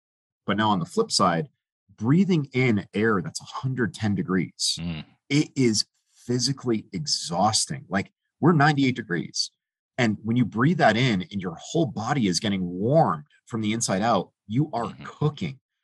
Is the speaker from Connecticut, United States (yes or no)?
yes; Connecticut, United States; I'm from the Eastern Seaboard, right? Connecticut. And when I moved out to Utah